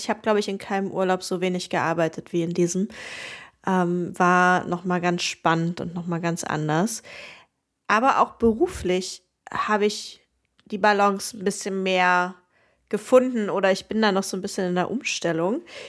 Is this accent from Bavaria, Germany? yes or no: no; Saxony-Anhalt, Germany; Und danach die Woche direkt bin ich in Magdeburg, also fast meiner alten Heimat, zumindest schon mal das gleiche Bundesland